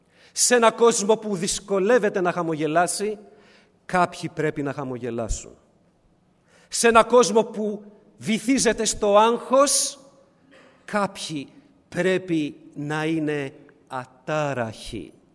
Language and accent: Greek; Piraeus, Attica, Greece; και είμαι από τον Πειραιά, γουστάρω να την κάνω.